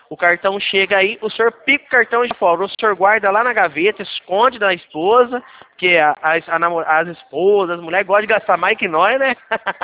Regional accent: Mogi Guaçu, São Paulo, Brazil; Eu sou aqui do interior de São Paulo, Mogi Guaçu

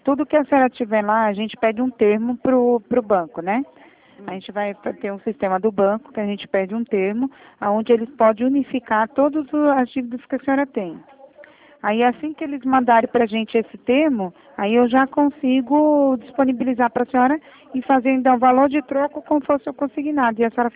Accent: Itatiba, São Paulo, Brazil; Eu sou de Itatiba, né?

